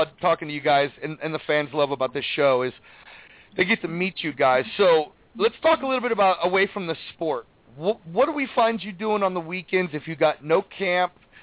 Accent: Texas, United States; now in Oregon, United States; I'm a being from Texas and now living in the beautiful state of Oregon, I love guns as well.

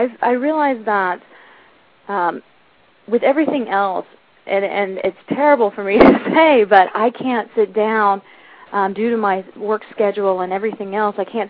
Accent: Indiana, United States; And it's a night and day thing for me because I grew up in Indiana.

